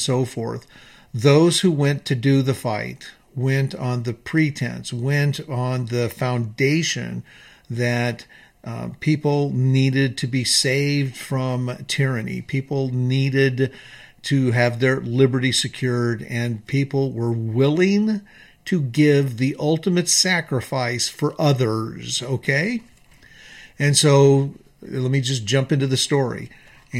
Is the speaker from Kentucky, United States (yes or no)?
no; Wisconsin, United States; I told him that we were from Wisconsin.